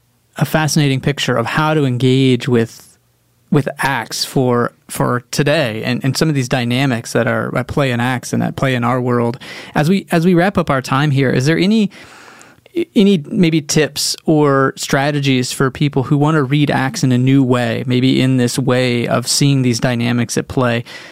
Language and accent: English; Texas, United States; I'm from Texas.